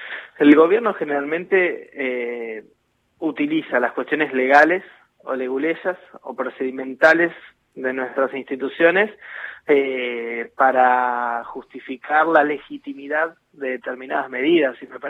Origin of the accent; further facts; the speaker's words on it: San Martín, Buenos Aires Province, Argentina; yo soy de San Martín, nosotros en un año en San Martín abrimos 14 comedores